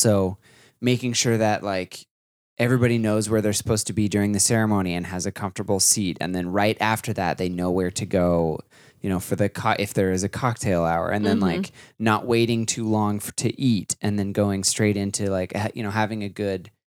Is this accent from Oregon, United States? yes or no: yes; Oregon, United States; also born or lived in Idaho; Because it was the hot time of the year was so short where I grew up. But when we moved from Oregon to Idaho, the summers were a lot drier and a lot hotter.